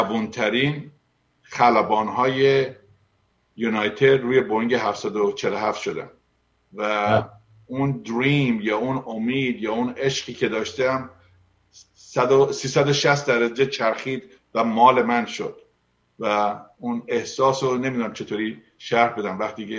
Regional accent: Iran; now in United States; از ایران اومدیم بیرون، پدرمون خیلی به ما پول داد و اینا، اومدیم اینجا درس بخوریم. نه اصلا اینطوری نبود، من از خانواده جدا بودم، تنها اومدم امریکا

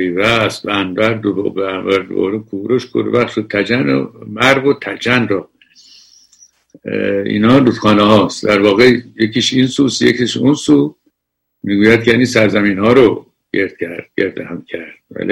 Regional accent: Iran; خود ما ایرانی هستیم

